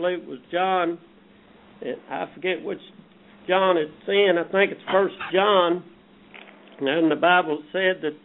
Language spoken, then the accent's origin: English; Ohio, United States; We're from Ohio up here, and of course you know us